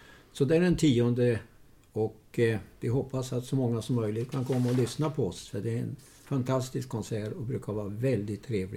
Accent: Malå, Västerbotten County, Sweden; accent: Västerbotten dialect; jag kommer ju från Västerbotten. Det kanske hörs lite grann på dialekt, ja. Men det har ju försvunnit med åren. Så att det är en liten plats som heter Malå. Där jag satt ner mina första år. Sen via lite andra kanaler så kom jag ner till Härnösand

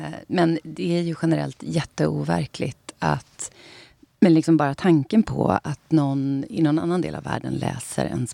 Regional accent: Sweden; Jag tänkte ju när jag kom dit som svensk författare

